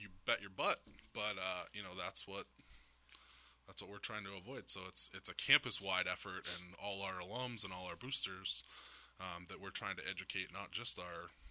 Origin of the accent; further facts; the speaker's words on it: Maine, United States; You know, I'm from Maine. If it's a 207 number, I'm going to call back.